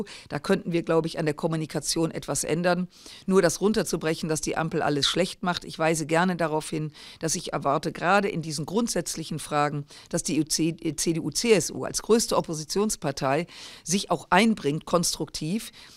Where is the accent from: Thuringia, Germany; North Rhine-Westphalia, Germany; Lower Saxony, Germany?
North Rhine-Westphalia, Germany; Düsseldorf; Ich komme ja aus Düsseldorf, ich bin mal per se ein fröhlicher Mensch